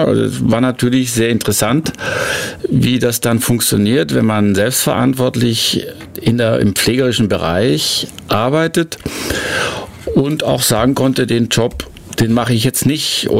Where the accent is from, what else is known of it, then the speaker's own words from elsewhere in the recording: Göppingen, Baden-Württemberg, Germany; accent: Swabian; ich bin in Göppingen geboren, ne? Und spreche quasi, also jetzt gerade nicht, aber nachher kann man vielleicht ein paar Kostproben, spreche quasi das schwäbische Idiom vom Göppinger Raum, also von der Voralp, ne?